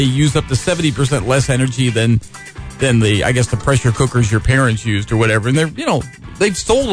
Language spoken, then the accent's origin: English; New Jersey, United States; But leave it to a guy from New Jersey to figure this out. As if my home state doesn't have enough image problems already.